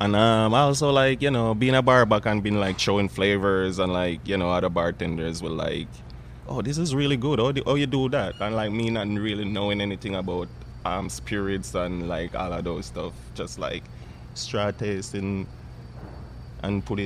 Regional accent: Jamaica; They can't tell that I'm from Jamaica.

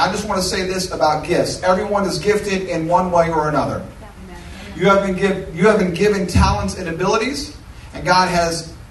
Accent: New York, United States; I'm from New York. I love the New York Yankees.

